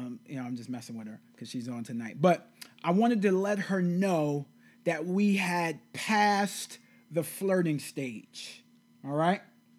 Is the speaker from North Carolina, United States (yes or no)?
no; New York, United States; you know, I'm from New York, and so you can't let them see you sweat.